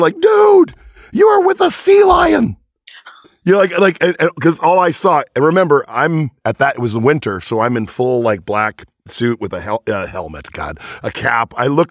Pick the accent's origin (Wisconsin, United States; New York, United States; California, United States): California, United States; Venice; I'm a Venice boy. I grew up in California where water is scarce.